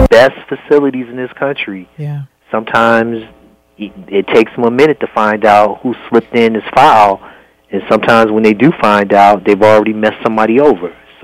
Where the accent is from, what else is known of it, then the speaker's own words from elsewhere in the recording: Cleveland, Ohio, United States; So Jack and Jill used to put together functions for the kids that I grew up with in Cleveland.